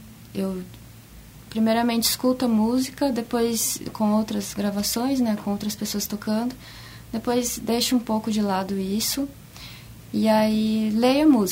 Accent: Brazil; E também brasileiros, né? Eu gosto demais, sendo brasileira.

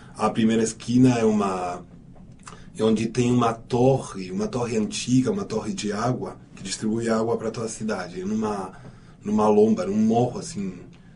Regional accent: Mar del Plata, Buenos Aires Province, Argentina; Portuguese is a second language; moved away; eu nasci em Buenos Aires, mas eu me considero marplatense, né, que é o ano de vida, já estava morando lá, então toda a minha primeira formação é lá em Mar del Plata.

